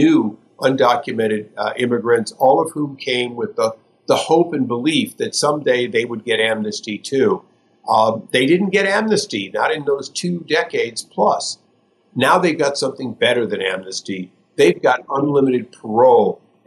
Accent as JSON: {"language": "English", "region": "California", "country": "United States", "said": "You know, I'm a Californian, and we revere Ronald Reagan."}